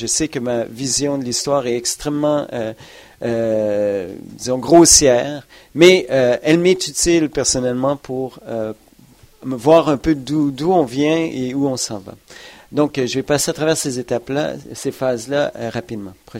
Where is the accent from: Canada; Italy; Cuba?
Canada; Quebec; moved away as an adult; ça fait déjà 5 ans que j'ai quitté le Québec, mais j'ai été formé là.